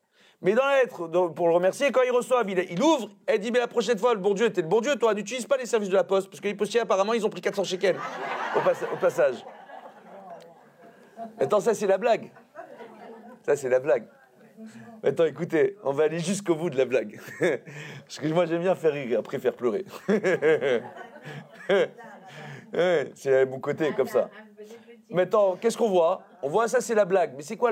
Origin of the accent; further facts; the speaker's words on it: Tunisia; quand on est Tunisien, on aime la tchèque-tchouka